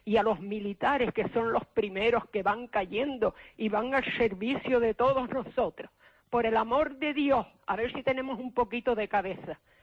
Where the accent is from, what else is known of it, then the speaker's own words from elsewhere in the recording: Canary Islands, Spain; Porque aunque soy Gran Canaria, soy gran española.